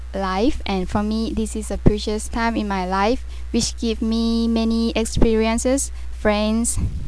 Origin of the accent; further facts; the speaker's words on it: Thailand; English is a second language; moved away as an adult; now in Japan; I come from Thailand. I've been here for 1 year and I learned many things from coming to Japan.